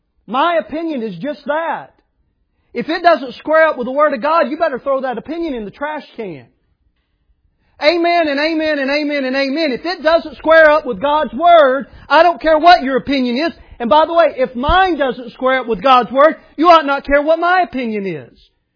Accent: Tennessee, United States; But that's just me. I'm from Tennessee.

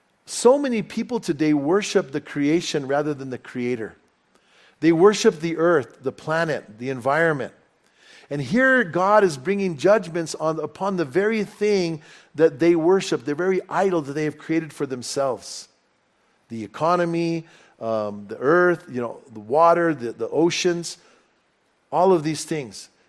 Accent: New Mexico, United States; accent: Bernalillo; My Bernalillo accent's coming out.

